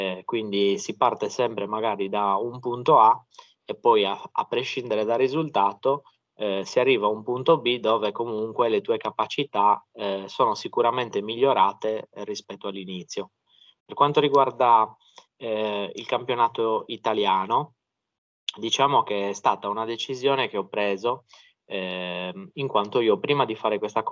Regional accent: Cagliari, Sardinia, Italy; Sono di Cagliari.

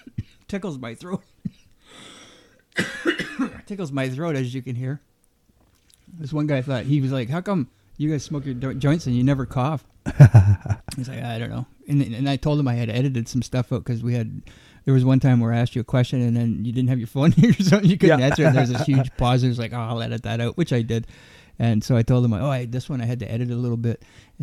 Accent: Canada; Canadian, obviously we're Canadian

